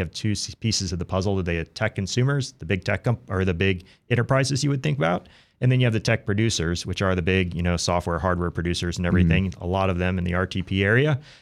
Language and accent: English; Florida, United States; I'm from Florida, and we get a lot of rain down there as well, and a lot of flooding, and it shuts down the power for a week, right?